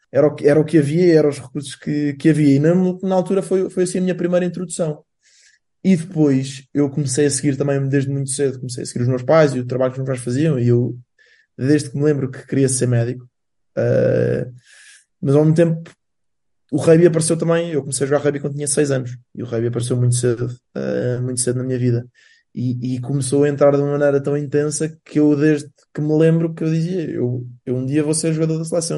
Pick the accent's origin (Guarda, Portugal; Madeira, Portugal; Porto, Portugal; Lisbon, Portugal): Lisbon, Portugal; eu nasci dia 29 de julho de 1993, portanto tenho 30 anos agora, e nasci em Lisboa. A minha vida toda cá, por assim dizer.